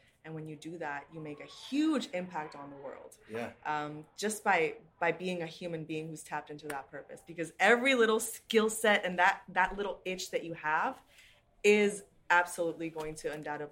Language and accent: English; Puerto Rico; now in New York City, United States; So originally, I'm born and raised in Puerto Rico. I've been living in New York City for a year and a half.